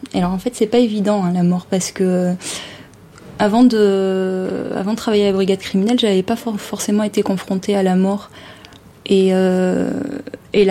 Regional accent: Périgueux, Nouvelle-Aquitaine, France; born there; je suis née à Périgueux, en Dordogne.

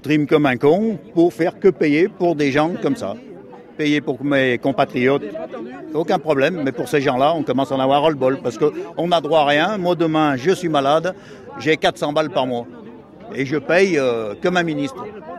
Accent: Auvergne-Rhône-Alpes, France; Non, je suis de Ceylieu.

